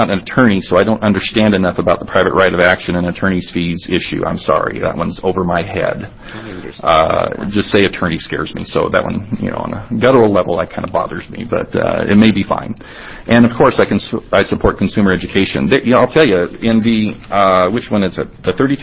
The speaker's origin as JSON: {"language": "English", "region": "California", "country": "United States", "said": "I'm from California back in the... I did loans in California up until 93."}